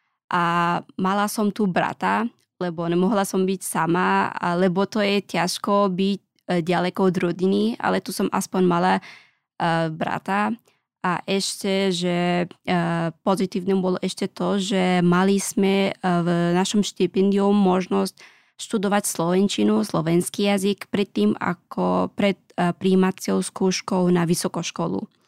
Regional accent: Afghanistan; Slovak is a second language; now in Slovakia; a som z Afganistanu a študujem medicínu na Lekárskej fakulte Univerzita Komenského a mám tu na Slovensku ešte dvoch bratov a rodičia bývajú v Afganistane.

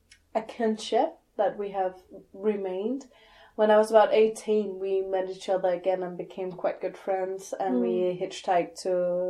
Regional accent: Bornholm, Capital Region of Denmark, Denmark; now in Copenhagen, Denmark; I live in Copenhagen, but I'm from Bornholm as well

